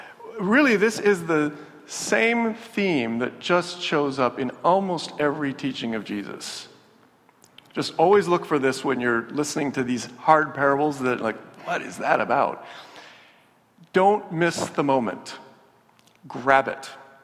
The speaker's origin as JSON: {"language": "English", "region": "Midwest", "country": "United States", "tie": "born or raised there", "said": "Growing up in the Midwest, as I did, one of our core values was niceness."}